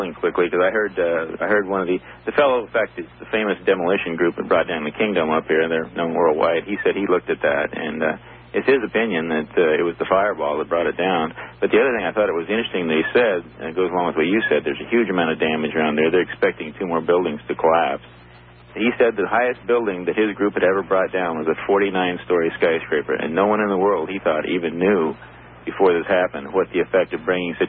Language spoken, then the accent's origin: English; Seattle, Washington, United States; I'm from Seattle